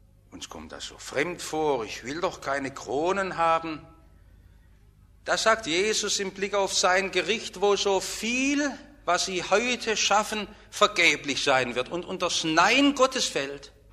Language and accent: German; Stuttgart, Baden-Württemberg, Germany; Ich bin aufgewachsen im Stuttgarter Westen